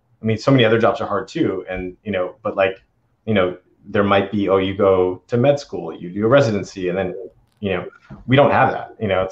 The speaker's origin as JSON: {"language": "English", "region": "Maine", "country": "United States", "tie": "born or raised there", "said": "You know, I grew up in Maine, which is, you know, a very, you know, it's the whitest state in the country."}